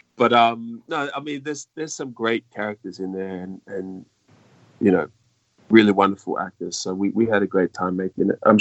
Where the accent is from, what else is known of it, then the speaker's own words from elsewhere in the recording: Australia; my first encounter of snow, you know, I grew up in Australia